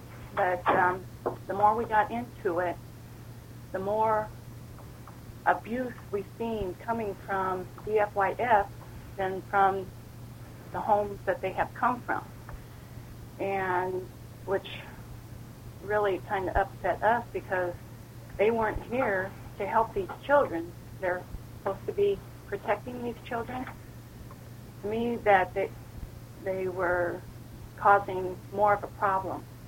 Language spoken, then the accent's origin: English; Kenai, Alaska, United States; I'm from the Kenai area